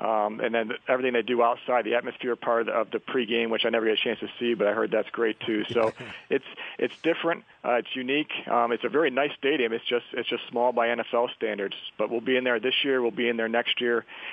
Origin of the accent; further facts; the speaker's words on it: Buffalo, New York, United States; that's the way I am with my hometown. I love it there. I'm still a Bills fan as long as it doesn't affect us.